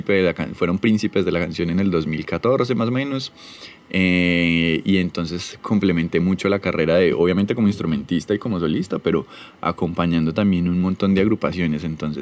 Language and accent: Spanish; Calarcá, Quindío, Colombia; also born or lived in Pereira; Bueno, yo soy de Calarcá, Quindío. Mi carrera la hice principalmente en Pereira.